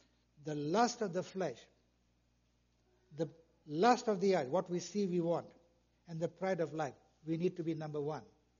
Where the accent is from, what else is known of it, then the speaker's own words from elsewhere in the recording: Kenya; moved away as an adult; I was born and raised in Kenya. I spent 35 years of my life in Kenya.